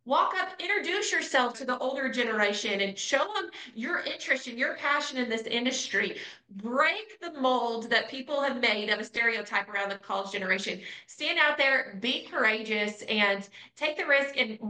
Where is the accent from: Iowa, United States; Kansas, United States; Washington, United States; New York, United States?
Kansas, United States; I came from Kansas and landed in Texas.